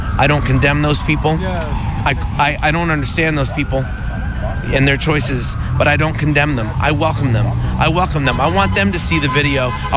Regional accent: Boston, Massachusetts, United States; I'm from Boston, Massachusetts.

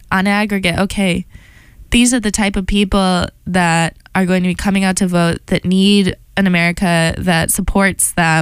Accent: Midwest, United States; okay, so I come from the Midwest, and I wonder if it's just the conception of space

